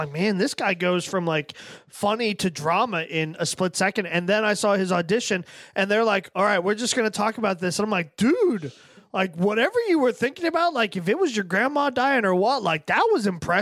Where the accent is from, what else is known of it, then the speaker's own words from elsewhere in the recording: Pennsylvania, United States; I grew up in Pennsylvania, and they're made in Hershey.